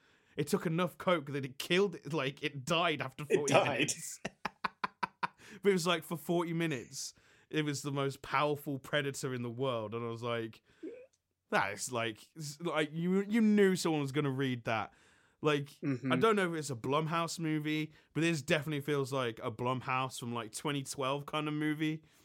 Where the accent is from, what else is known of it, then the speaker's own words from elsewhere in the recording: England, United Kingdom; which as an Englishman, I was just laughing